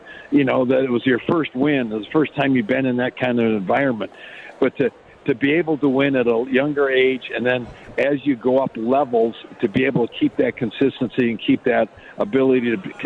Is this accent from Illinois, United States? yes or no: yes; Chicago, Illinois, United States; I was lucky enough to play a bunch of really great courses growing up in the Chicago district